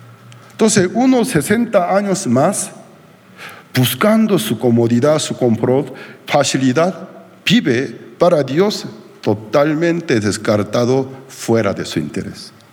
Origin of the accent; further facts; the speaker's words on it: Portugal; Spanish is a second language; Yo soy portugués, el príncipe del mar. Lo era juntamente con los españoles.